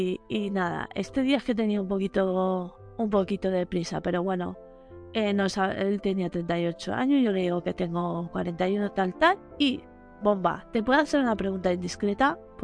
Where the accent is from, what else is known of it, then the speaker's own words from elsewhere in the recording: Valencia, Valencian Community, Spain; yo soy de Valencia